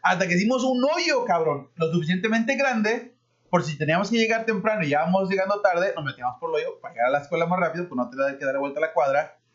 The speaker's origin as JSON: {"language": "Spanish", "country": "Mexico", "said": "Sí, pero bueno, soy mexicano, ¿eh?"}